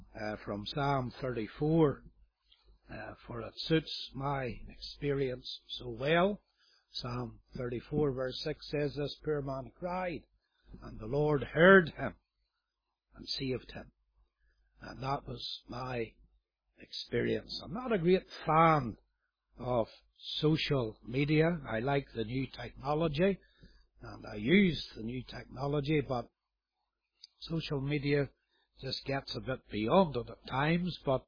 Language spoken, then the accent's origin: English; Belfast, Northern Ireland, United Kingdom; I was born and brought up in the Lower Shankill in Belfast, so that's not far away from the city centre.